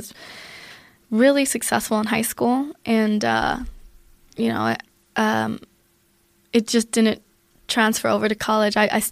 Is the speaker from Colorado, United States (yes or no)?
yes; Aurora, Colorado, United States; also born or lived in Germany; Then we lived in Germany for a little bit when I was younger, and then back to Colorado, and I grew up in Aurora, Colorado.